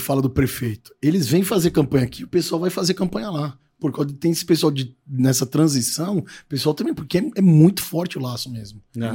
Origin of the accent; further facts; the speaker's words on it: São Paulo, Brazil; born there; now in Indaiatuba, Brazil; Eu não sou nascido em Indaiatuba, eu sou nascido em São Paulo.